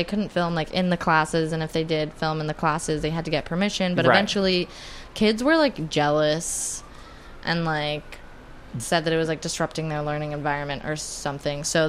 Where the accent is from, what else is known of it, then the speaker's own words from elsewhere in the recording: Texas, United States; well, in the environment I grew up in Texas, I mean, it's still like time stopped in like some like John Hughes movie.